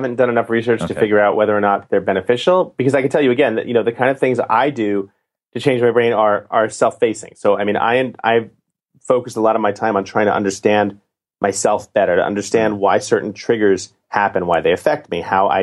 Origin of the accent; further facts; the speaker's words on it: New York City, New York, United States; I grew up in Manhattan drinking tap water from New York City apartments my whole life.